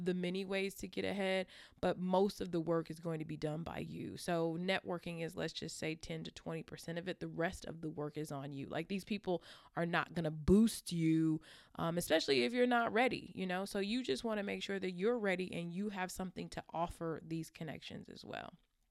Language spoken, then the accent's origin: English; California, United States; I'm from California, so Mayor Antonio Villaraigosa, he failed the California bar exam 4 times before finally calling it quits.